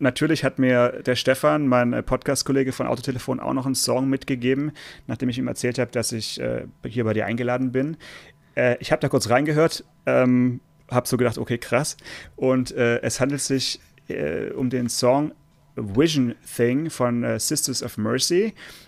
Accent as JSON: {"language": "German", "town": "Stuttgart", "region": "Baden-Württemberg", "country": "Germany", "tie": "born or raised there", "said": "ich bin in Stuttgart geboren und zur Schule gegangen"}